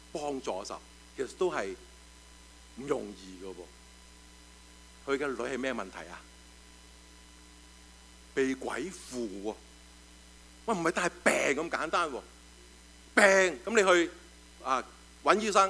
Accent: China; 啊，我哋中国人都有呢啲咁嘅避忌系嘛？

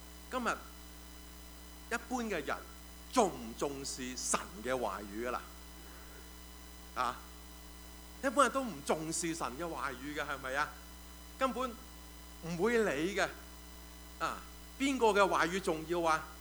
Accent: China; 是不是我们中国人都有一个的想望

